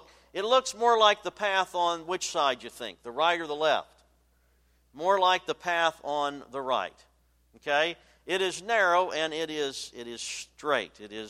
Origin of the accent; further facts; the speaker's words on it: Virginia, United States; When I grew up in Virginia, I grew up out in the country, and we lived on a hill, and I liked to ride my bicycle.